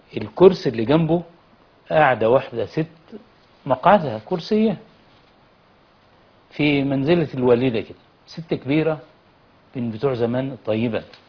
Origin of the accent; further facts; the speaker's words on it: Mansoura, Dakahlia, Egypt; يحضرني الآن قصة لطبيب عندنا في المنصورة